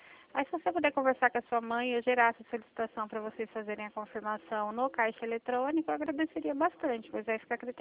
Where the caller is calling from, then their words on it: Presidente Prudente, São Paulo, Brazil; Falo de Presidente Prudente, São Paulo.